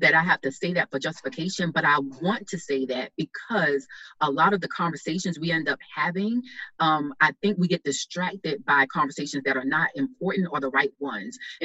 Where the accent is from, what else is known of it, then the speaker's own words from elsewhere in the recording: the South, United States; that I was from the South, a small rural town in the South, that I was from a family that did not have a lot of academic means.